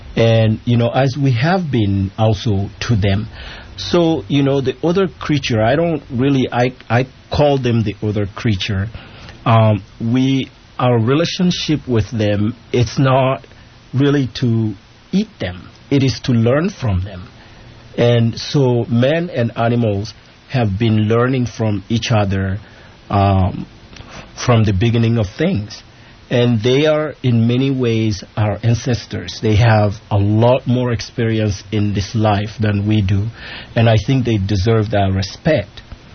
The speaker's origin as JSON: {"language": "English", "country": "Mali", "tie": "born or raised there", "said": "I grew up in a very small town, and I had so many cousins that were all sent to my grandparent for their first education."}